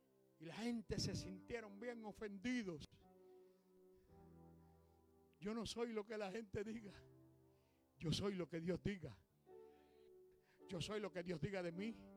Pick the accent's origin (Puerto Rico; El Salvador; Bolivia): Puerto Rico; Porque soy puertorriqueño. Porque muchos boricuas se creen que como somos ciudadanos americanos, somos los cheches de Estados Unidos